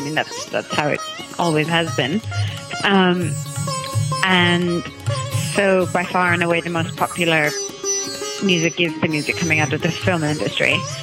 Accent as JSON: {"language": "English", "region": "London", "country": "United Kingdom", "tie": "born there", "also_born_or_lived": "Delhi", "said": "I was born in London and lived there mostly till I was 11, and I live there now again."}